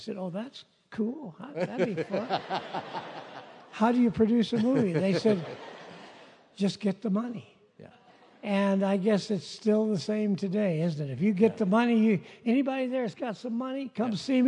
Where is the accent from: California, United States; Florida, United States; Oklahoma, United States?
Oklahoma, United States; Oklahoma City; I'm from Oklahoma City.